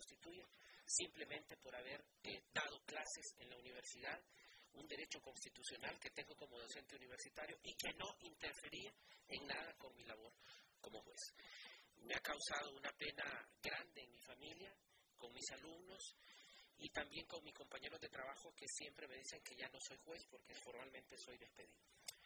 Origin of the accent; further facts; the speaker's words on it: Honduras; Frente a lo acontecido el 28 de junio en mi país y que ha quedado establecido frente a la comunidad nacional e internacional como un golpe de Estado, y también así lo han reafirmado los actuales gobernantes de Honduras